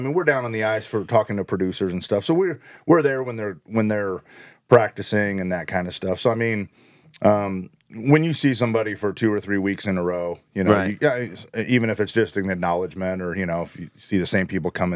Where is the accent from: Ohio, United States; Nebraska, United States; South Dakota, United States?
Nebraska, United States; Omaha; And they have the U.S. Curling trials back in my hometown of Omaha, Nebraska.